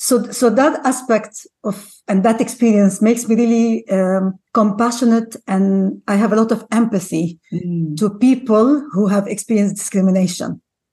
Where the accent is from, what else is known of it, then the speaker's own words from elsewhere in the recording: Lebanon; also born or lived in Ghana; I'm from a mixed heritage. My father's Lebanese, my mother's Ghanaian. And I was born in Ghana, but ended up, you know, moving from a very young age, from about the age of 4 or 5 to Lebanon.